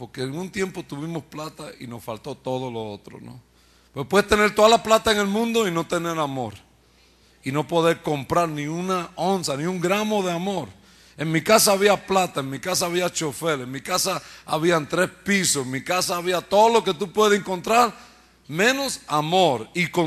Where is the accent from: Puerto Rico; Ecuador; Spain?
Puerto Rico; Bayamón; born there; Yo nací en Puerto Rico, en la ciudad de Bayamón, Puerto Rico. Le llaman el pueblo del chicharrón, ¿no?